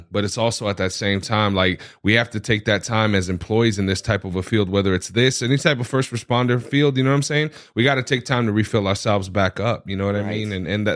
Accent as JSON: {"language": "English", "country": "United States", "said": "I'm an American."}